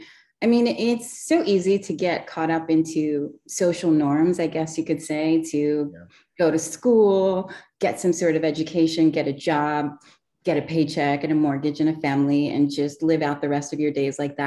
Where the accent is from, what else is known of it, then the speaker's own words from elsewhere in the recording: Long Island, New York, United States; Actually, I was born on Long Island, suburbs of New York City. And and I've lived there my whole life.